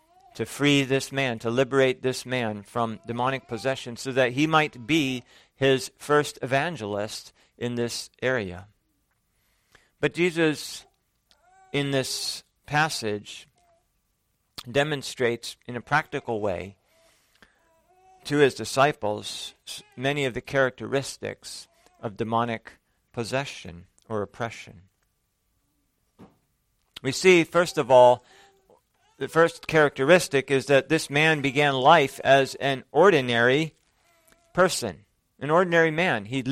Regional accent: Conroe, Texas, United States; If someone from another state asks you where you're from, I often say, from Houston. But if somebody from Houston asks me where I'm from, then I say, well, I'm from Conroe.

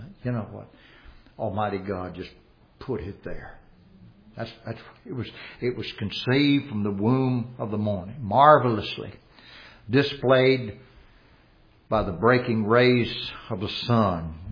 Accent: Louisiana, United States; Man, I grew up in Louisiana. My dad was from Mississippi. Was sort of from the South.

